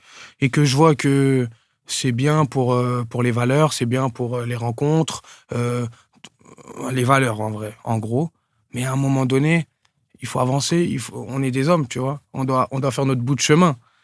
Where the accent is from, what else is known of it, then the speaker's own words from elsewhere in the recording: Aubervilliers, Île-de-France, France; j'ai grandi à Aubervilliers